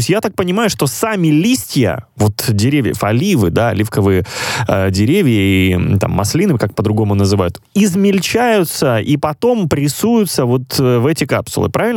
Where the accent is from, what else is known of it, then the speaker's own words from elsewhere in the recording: Crimea, Ukraine; я еще и как крымчанин вас поддержу